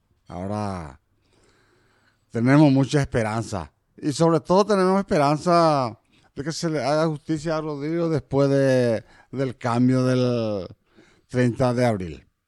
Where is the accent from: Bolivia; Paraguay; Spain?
Paraguay; La Colmena, Paraguarí; born there; Sí, nací acá en La Colmena.